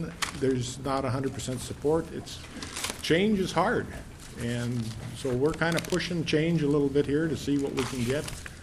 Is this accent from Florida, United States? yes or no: no; Clearbrook, Minnesota, United States; for you folks who haven't been around me, I'm from Clearbrook. Clearbrook is the terminus for a lot of pipelines. So it's a pretty big host community.